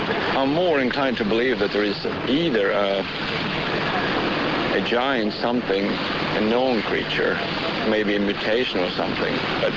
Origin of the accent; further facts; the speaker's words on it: Norway; English is a second language; I'm from Norway.